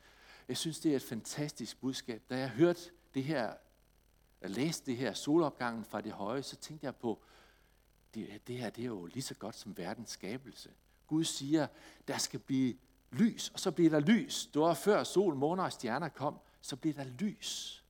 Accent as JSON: {"language": "Danish", "town": "Randers", "region": "Central Denmark Region", "country": "Denmark", "said": "Hjemme i Randers, der bliver det snart jul."}